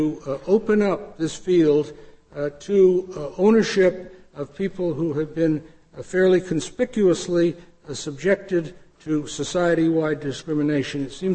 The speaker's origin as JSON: {"language": "English", "region": "California", "country": "United States", "said": "I come from California, and California Orientals were not terribly well treated over a period of time."}